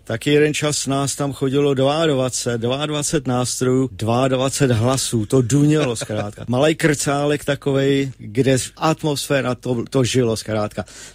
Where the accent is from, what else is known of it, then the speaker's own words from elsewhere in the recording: Prague, Czechia; Narodil jsem se na Vinohradech. Na Vinohradech jsem bydlel až do svých 25, než jsem si vzal Helenu a přestěhoval jsem se na Žižkov.